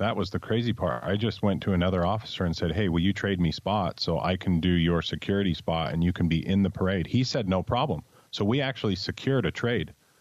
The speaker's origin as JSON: {"language": "English", "region": "Utah", "country": "United States", "tie": "born or raised there", "said": "Yeah, I grew up in Utah and became a police officer."}